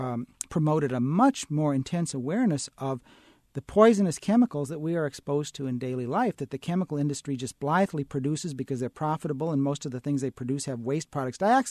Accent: Berwyn, Illinois, United States; when I was a teenager growing up in Berwyn, Illinois, I was very patriotic.

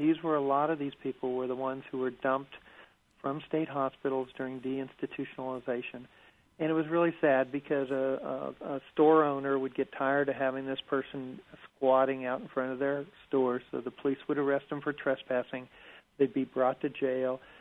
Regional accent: Virginia, United States; In Virginia, my home state, we are continually closing down psychiatric beds

